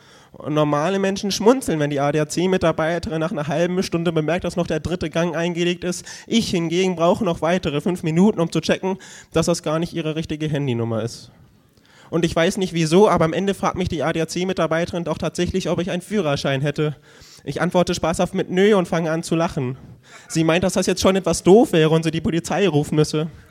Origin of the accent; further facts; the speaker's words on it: Erlangen, Bavaria, Germany; Ich komme auch aus Erlangen